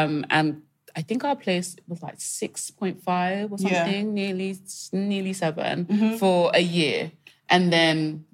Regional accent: Nigeria; I'm Nigerian, we're Nigerian.

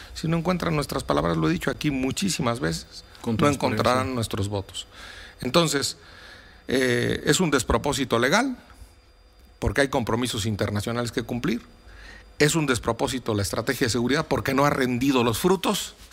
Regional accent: Mexico; andar gritando que somos mexicanos

